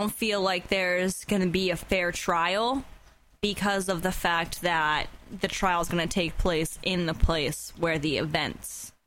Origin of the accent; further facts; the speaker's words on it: Massachusetts, United States; I was born and raised in this state.